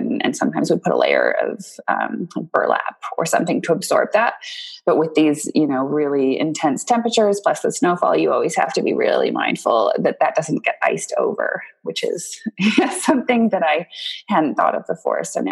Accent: Whitehorse, Yukon, Canada; I was born and raised in the Yukon, born in Whitehorse, which is the country, and then raised for a short while in a small town called Carmacks.

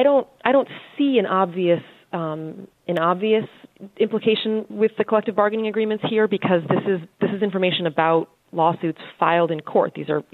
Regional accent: New England, United States; You know, I'm from New England, so I abstain.

